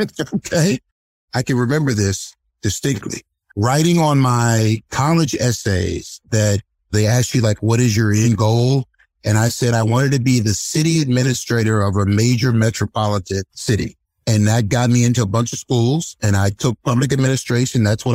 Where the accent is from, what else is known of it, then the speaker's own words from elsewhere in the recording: Washington, District of Columbia, United States; I am one of the few people in this town that can say they are a native Washingtonian. I was born in Providence Hospital. I won't say when, but a while ago.